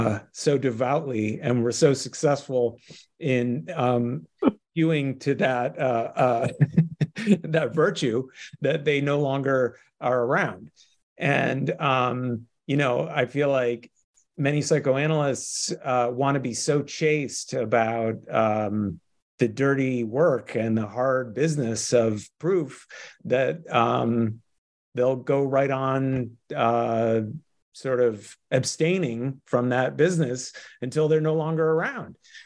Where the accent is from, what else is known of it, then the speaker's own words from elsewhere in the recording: Shaker Heights, Ohio, United States; I grew up in Shaker Heights, Ohio.